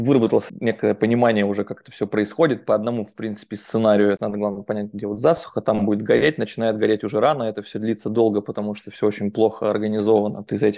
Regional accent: Novosibirsk, Novosibirsk Oblast, Russia; я из Новосибирска, из Сибири

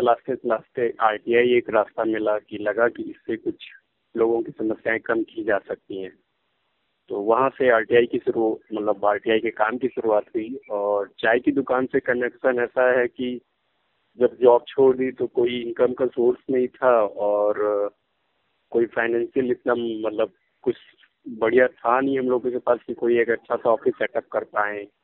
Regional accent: Kanpur, Uttar Pradesh, India; मैं कानपुर का रहने वाला हूँ, कानपुर उत्तर प्रदेश में आता है, इंडिया के उत्तर प्रदेश में।

